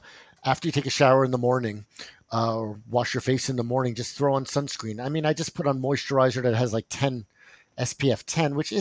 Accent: New Jersey, United States; Because I'm from New Jersey. Is that why you think I wear short sleeves?

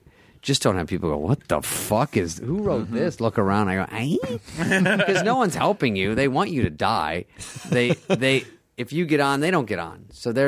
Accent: Arizona, United States; Like, 23, I'm from Arizona, I have long blonde white hair.

